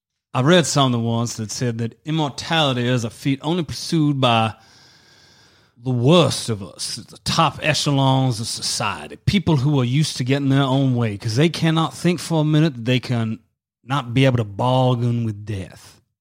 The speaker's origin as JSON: {"language": "English", "region": "the South", "country": "United States", "said": "Yeah. I'm from America, yes."}